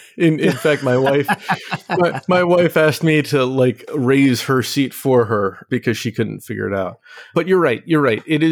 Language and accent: English; New York, United States; I grew up in New York.